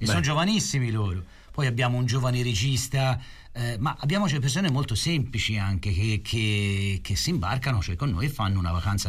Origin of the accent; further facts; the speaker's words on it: Pistoia, Tuscany, Italy; io sono toscano, Valerio è toscano, io sono nato a Pistoia